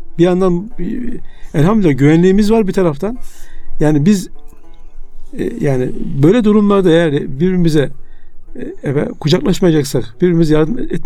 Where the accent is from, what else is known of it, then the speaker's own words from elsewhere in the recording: Konya, Turkey; Şu anda Konya'da, ben Konyalı olduğum için orayla ilgileniyorum.